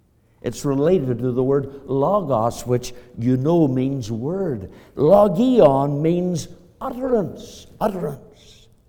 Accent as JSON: {"language": "English", "town": "Belfast", "region": "Northern Ireland", "country": "United Kingdom", "moved": "as an adult", "lives_now": "Canada", "said": "Back in 1972, when my wife Dorothy and I emigrated to Canada from Belfast, Northern Ireland, and that's the reason I talk so funny."}